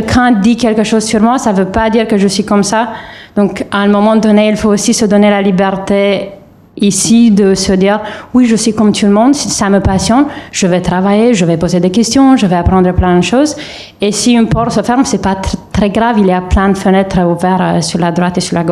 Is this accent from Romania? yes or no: yes; Romania; French is a second language; now in France; J'ai eu pas mal de soucis en tant que roumaine en France.